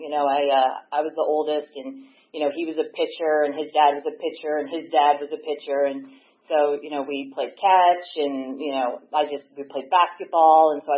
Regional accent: Massachusetts, United States; born there; I was born in Massachusetts in a suburb south of Boston.

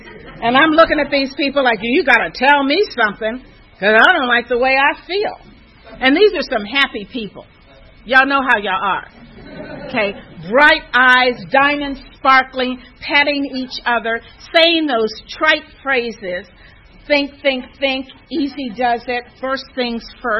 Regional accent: Bible Belt, United States; I was raised in the Bible Belt.

